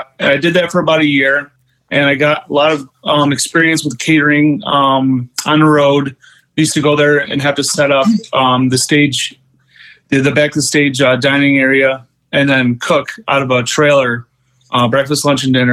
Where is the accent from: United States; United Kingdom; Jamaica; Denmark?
United States; New York; and I said, I'm from New York